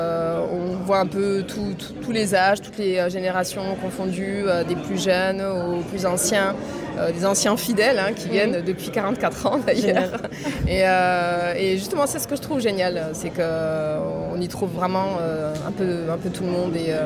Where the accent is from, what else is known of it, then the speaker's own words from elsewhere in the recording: Cabestany, Occitanie, France; Moi, je suis de Cabestany